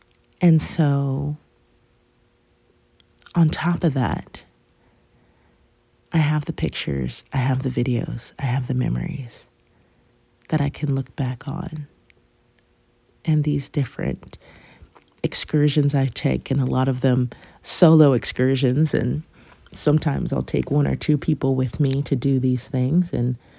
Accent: Los Angeles, California, United States; I have about a month left in my hometown, and people are asking me, what do I want to do? What do I want to see? Where do I want to go? And it's so funny to me, because I've done it.

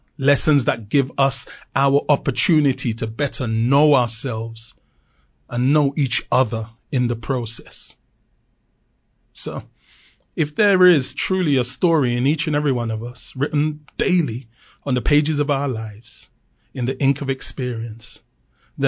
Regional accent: London, United Kingdom; As a teenager, growing up in London in the 1970s and attending high school, I was declared uneducatable and permanently excluded from mainstream school.

